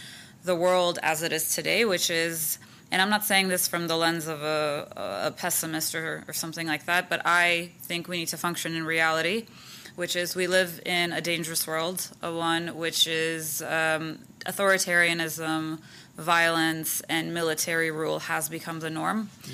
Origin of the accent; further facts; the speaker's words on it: Armenia; we come from Armenia, which is this tiny country tucked away in the Caucasus